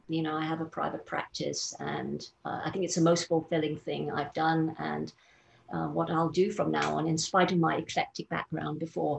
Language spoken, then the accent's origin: English; London, United Kingdom; also born or lived in Malaysia; the first few years of my life in Malaysia, but my dad got a job in London, so we moved there. And I grew up in England